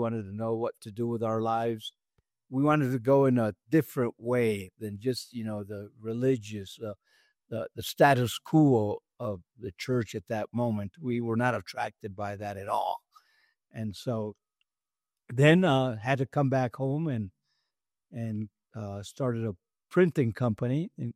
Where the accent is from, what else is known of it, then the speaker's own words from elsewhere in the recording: Medellin, Antioquia, Colombia; also born or lived in Connecticut; I was born in Medellin, and then we lived briefly in Connecticut, where all my family lived, and we moved there, and then moved back in 1969